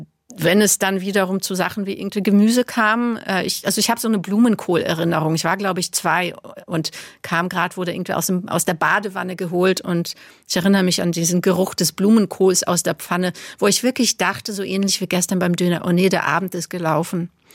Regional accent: Berlin, Germany; Genau, ich komme aus Berlin

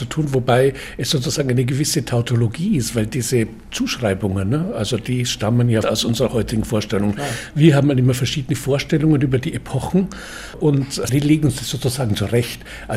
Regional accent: Regensburg, Bavaria, Germany; ich bin aus Regensburg. Regensburg hatte immer durch seine mittelalterliche Tradition

